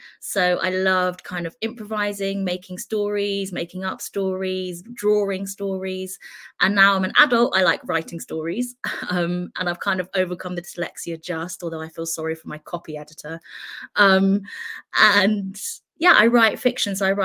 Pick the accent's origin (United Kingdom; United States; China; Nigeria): United Kingdom; Oxford, South East England; now in France; Yeah, I'm from Oxford, which is about an hour and a half from London